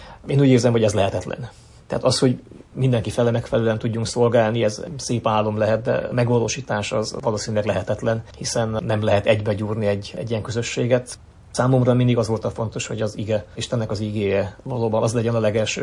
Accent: Transylvania, Romania; now in United States

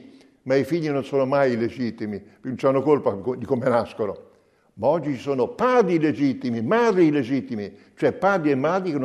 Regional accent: Tuscany, Italy; Quando io ero giovane, 1950, giovane, ero bambino, 7 anni, mi ricordo ancora dal mio paese in Toscana

